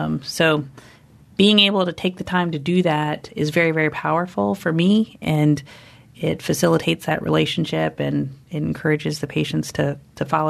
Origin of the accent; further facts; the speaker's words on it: Tallahassee, Florida, United States; I'm from Tallahassee. So not only do I see the kids, but some of these kids, you know, I went to school with their parents